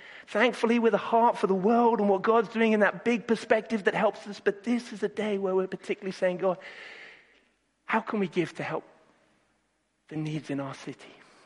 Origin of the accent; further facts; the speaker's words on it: Nairobi, Kenya; now in Brighton, United Kingdom; because I grew up in Nairobi, I feel so much at home